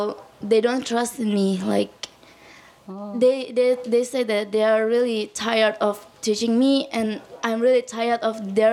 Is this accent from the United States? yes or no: no; Indonesia; I'm from Indonesia, and it's a bit personal problem.